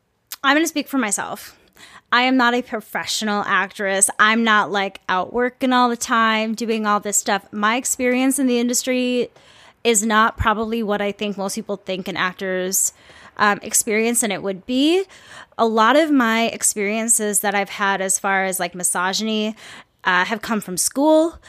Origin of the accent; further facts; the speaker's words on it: Minnesota, United States; And also, though I'm from the Midwest, I'm from Minnesota, I'm from a city that is very, very metropolitan.